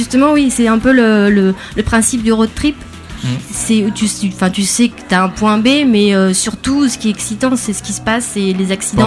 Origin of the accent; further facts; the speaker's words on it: France; je voudrais traverser les États-Unis, je suis française